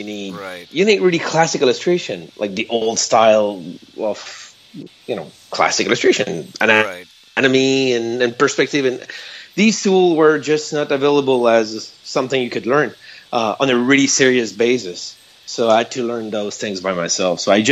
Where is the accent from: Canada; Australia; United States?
Canada; Montreal, Quebec; And I'm French-Canadian. I'm from Montreal, so I could have either choose the American market or the European market.